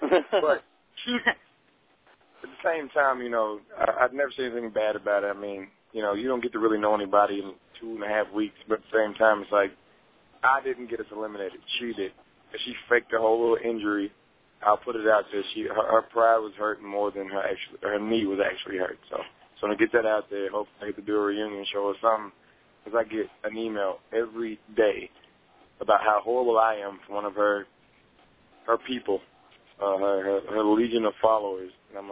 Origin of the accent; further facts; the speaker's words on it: Jacksonville, Arkansas, United States; I am from Jacksonville, Arkansas.